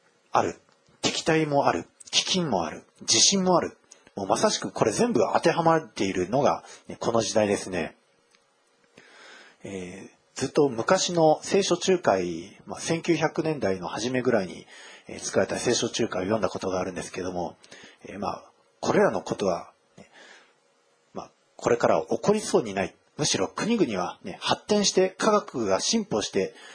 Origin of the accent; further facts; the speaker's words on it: Kagoshima, Japan; 九州の方で、あの鹿児島の、ところ、まあ、私の実家は鹿児島の方なんですけども